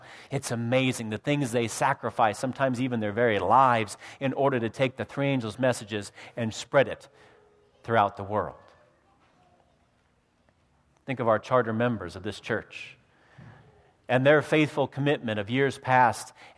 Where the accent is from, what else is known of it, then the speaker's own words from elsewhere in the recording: Iowa, United States; If I have to leave my hometown in Iowa, if I have to leave my friends, if I have to leave my relatives